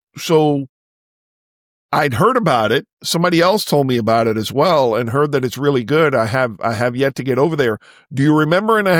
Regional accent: Florida, United States; now in Savannah, United States; I'm not a connoisseur because I'm from South Florida where we didn't do such stuff with lobster.

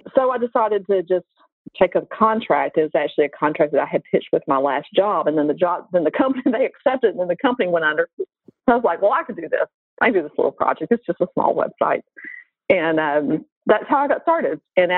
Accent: Nashville, Tennessee, United States; which was Nashville, my hometown.

